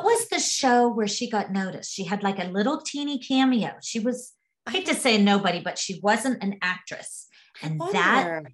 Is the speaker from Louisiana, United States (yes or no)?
no; Pittsburgh, Pennsylvania, United States; Speaking of football, since we're all from Pittsburgh, I mean, that's like our home base.